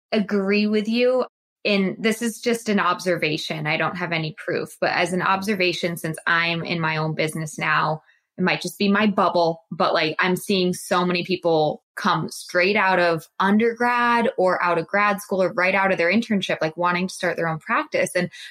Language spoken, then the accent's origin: English; Massachusetts, United States; like I grew up in Massachusetts and then my clinical job was in Tallahassee, Florida.